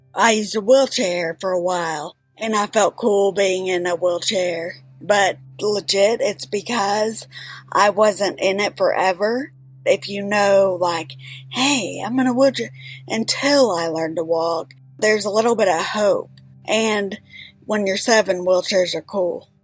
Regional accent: Texas, United States; But I had a great childhood. I grew up in Texas.

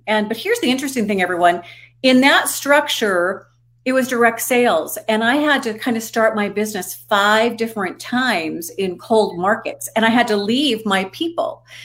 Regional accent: Montana, United States; I grew up in Montana, one of seven children. We were just raised to work, had to buy all of my own toiletries by age 12, my own clothes by age 14.

